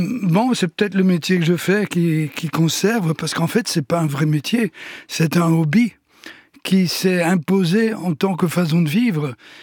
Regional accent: Belgium; Et aujourd'hui, j'ajoute aussi, parce que je suis de Belgique.

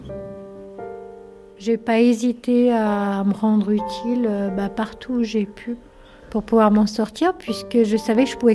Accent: Saint-Cassin, Auvergne-Rhône-Alpes, France; Je crois bien que j'ai 55 ans. Je suis originaire de la Savoie. Alors, j'ai pas été élevée par mes parents. J'ai grandi dans une ferme au-dessus de Chambéry, dans un petit village qui s'appelle Saint-Cassin.

